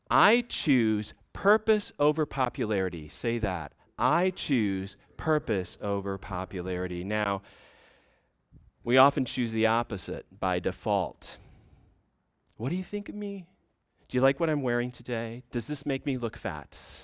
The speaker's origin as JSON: {"language": "English", "town": "Frankenmuth", "region": "Michigan", "country": "United States", "tie": "born or raised there", "said": "Happened in my hometown in Frankenmuth, Michigan, well before I was born. This is a little small town"}